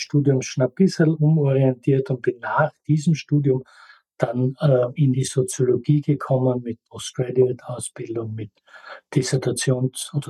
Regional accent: Graz, Styria, Austria; Ich komme aus der Steiermark und bin in Graz zur Schule gegangen

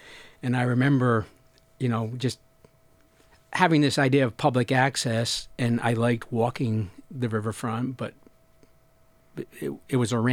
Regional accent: Rhode Island, United States; now in Astoria, United States; We're both from Rhode Island.

